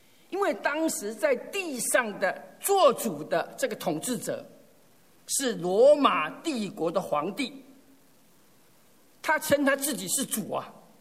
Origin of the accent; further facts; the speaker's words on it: Taiwan; 现在其实我从台湾来，我知道台湾很多庙宇